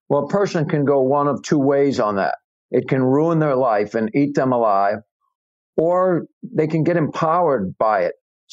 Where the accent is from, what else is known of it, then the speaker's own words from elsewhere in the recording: New England, United States; All right, so I'm from New England. I'm a Patriots fan, right? We're taught to hate the Mannings, right?